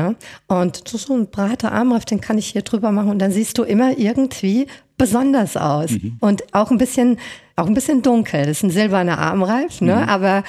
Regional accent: Germany; Und das war für mich als Deutsche damals also eigentlich unvorstellbar.

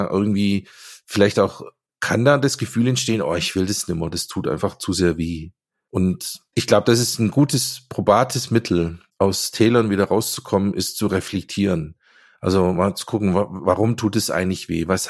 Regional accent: Esslingen, Baden-Württemberg, Germany; Also ich komme ja hier aus dem Süden, Esslingen bei Stuttgart. Das heißt, ich bin landeskirchlich aufgewachsen.

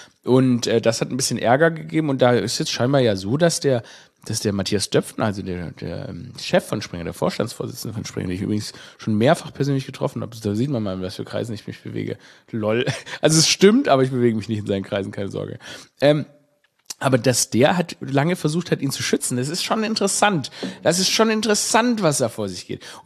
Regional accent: Stuttgart, Baden-Württemberg, Germany; in meine Heimatstadt Stuttgart

